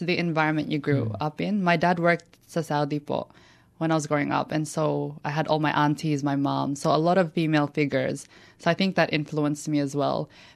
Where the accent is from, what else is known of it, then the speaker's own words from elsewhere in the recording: Sydney, New South Wales, Australia; I am 24 and I'm from Sydney, Australia, and I'm a proud transgender woman.